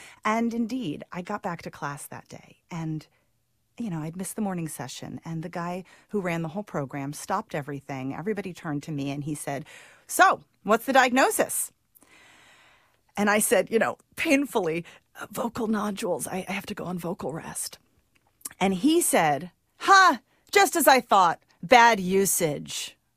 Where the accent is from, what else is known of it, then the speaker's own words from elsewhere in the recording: Santa Cruz, California, United States; went to a speech language pathologist in Santa Cruz, actually, my hometown, over a Christmas break